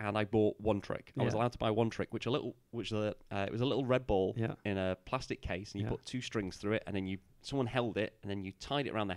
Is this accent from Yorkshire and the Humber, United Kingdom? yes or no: no; Manchester, North West England, United Kingdom; Yeah, so I'm from Manchester originally. I live just outside of Manchester now.